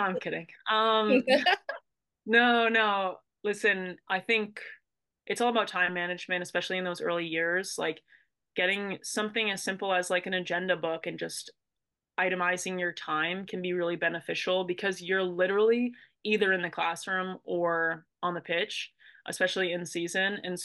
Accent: Massachusetts, United States; I mean, I grew up in Massachusetts, but it's still cool.

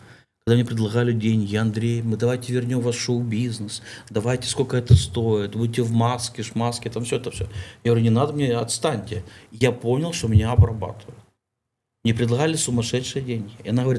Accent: Ukraine; Я приезжал из Украины, да, как украинский артист

